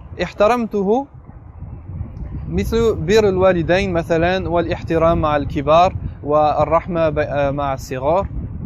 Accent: France; Arabic is a second language; عندي 29 سنة. أنا أصلي من فرنسا، ولدت في فرنسا وتربيت في فرنسا. ولدت من أسرة نصرانية، أمي نصرانية

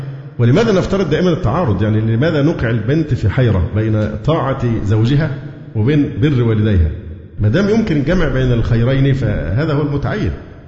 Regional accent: Egypt; والعنوسه عندنا في مصر اصبحت رقم مذهل مذهل

